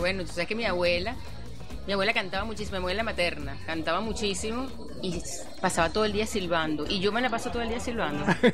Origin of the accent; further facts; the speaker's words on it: Puerto La Cruz, Anzoátegui, Venezuela; born there; yo nací en Puerto La Cruz, claro.